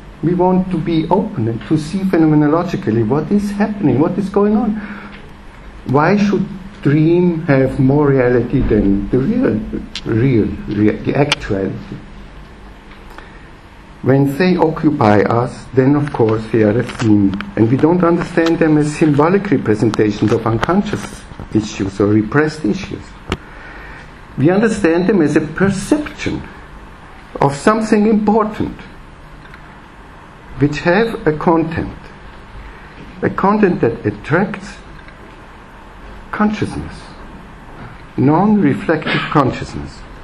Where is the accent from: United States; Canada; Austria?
Austria; Vienna; I'm from Vienna